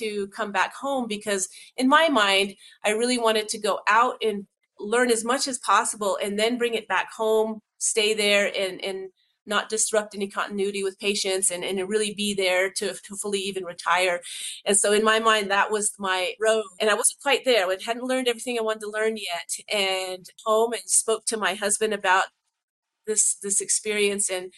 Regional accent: Fort Defiance, Arizona, United States; I became intrigued about working in my hometown, moved back to Fort Defiance, Arizona, and was the chief of family medicine there for a number of years

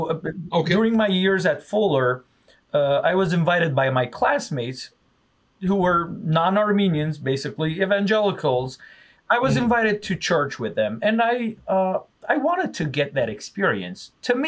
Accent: Aleppo, Aleppo Governorate, Syria; So I grew up in Syria, Aleppo, and only because of proximity of that school, I've attended an Armenian Catholic school.

